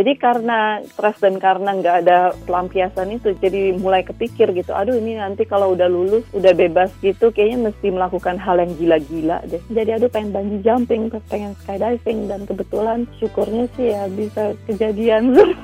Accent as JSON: {"language": "Indonesian", "country": "Indonesia", "tie": "born or raised there", "moved": "as an adult", "said": "saya kan lahir dan besar di Indonesia sampai umur 18."}